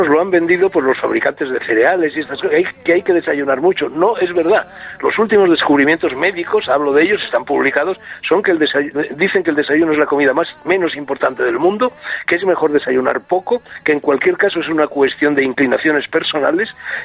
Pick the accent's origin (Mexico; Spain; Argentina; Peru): Spain; Madrid, Community of Madrid; yo también soy del barrio de Salamanca, entonces yo te confieso que siempre he sentido debilidad hacia los pijos.